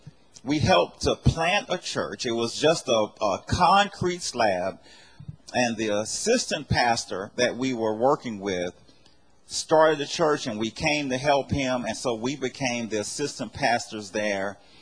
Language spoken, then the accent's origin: English; Louisiana, United States; first thing out of her mouth was, you talk funny. Yes, I'm from Louisiana.